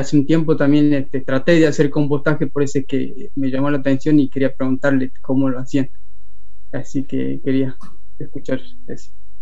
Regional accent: Nazareno, Salta, Argentina; yo ahora actualmente estoy en Salta, pero yo soy del interior de Salta, bien al norte de Salta, de departamento de Santa Victoria, de un pueblo que es Nazareno, que está bien al norte.

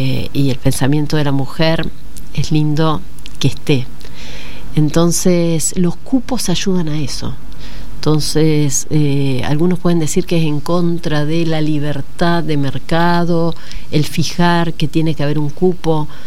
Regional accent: Rosario, Santa Fe, Argentina; Yo soy de Rosario y me pongo a pensar con gente que viene de otros lugares

